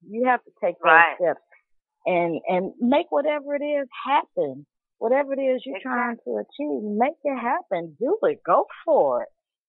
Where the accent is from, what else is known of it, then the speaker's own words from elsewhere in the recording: Memphis, Tennessee, United States; Dr. Sabi had a house where he sold his vitamins right in my hometown in Memphis, right on 3rd Street.